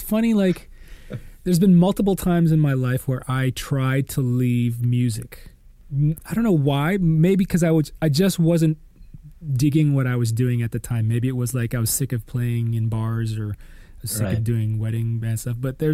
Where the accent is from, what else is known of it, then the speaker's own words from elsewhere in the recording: Michigan, United States; So we just like, let's go back to the Midwest, because we're both from Michigan and we have a lot of friends that live in Chicago.